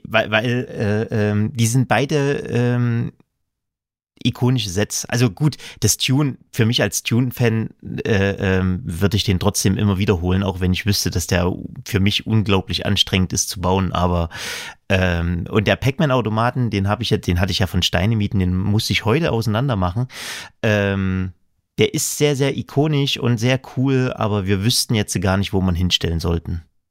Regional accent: Saxony, Germany; Ich bin Sachse

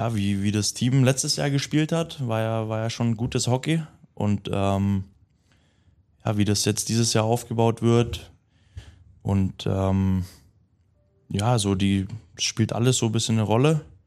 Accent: Bamberg, Bavaria, Germany; born there; Ich wurde in Bamberg geboren

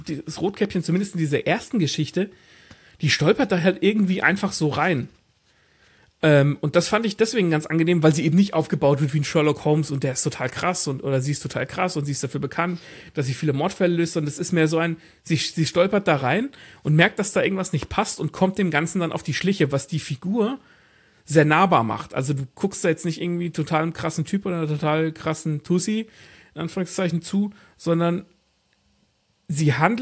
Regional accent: Hesse, Germany; born there; sind da geboren im Nachbarort, wo ich geboren bin.

